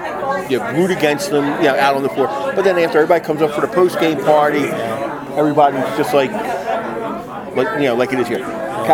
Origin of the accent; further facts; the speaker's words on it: Philadelphia, Pennsylvania, United States; That's how it was. We're from Philly, so yeah.